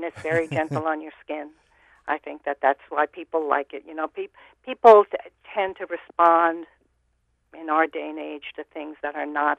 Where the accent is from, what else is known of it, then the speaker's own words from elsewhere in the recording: United States; You know, I'm an American craftsman